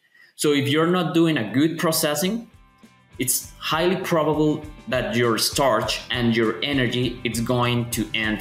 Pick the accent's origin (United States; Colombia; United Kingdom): Colombia; I was in Colombia. I'm from Colombia, so I was working there.